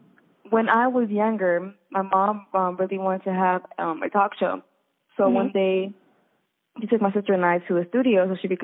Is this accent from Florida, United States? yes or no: yes; West Palm Beach, Florida, United States; now in Jacksonville, United States; That's my artist name